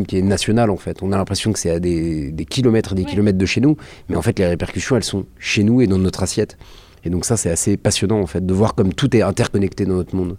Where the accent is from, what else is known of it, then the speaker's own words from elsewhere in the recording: Paris, Île-de-France, France; moi, je viens d'une ville, je viens de Paris